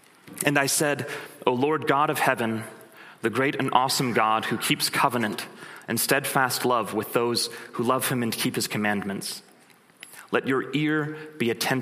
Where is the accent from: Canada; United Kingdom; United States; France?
Canada; Generation Z, or because we're Canadian, Gen Z, is a generation that follows millennials.